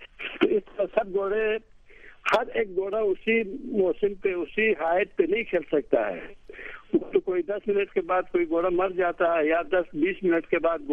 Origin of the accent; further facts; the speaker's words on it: Gilgit, Gilgit-Baltistan, Pakistan; آپ نے تعارف میں ہی بتا دیا، میں گلگت سے تعلق رکھتا ہوں.